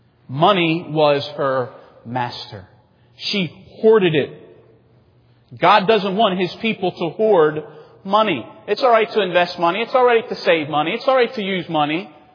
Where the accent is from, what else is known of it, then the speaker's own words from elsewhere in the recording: Maryland, United States; I remember when I was growing up in Maryland, around this time of year, it would start to snow.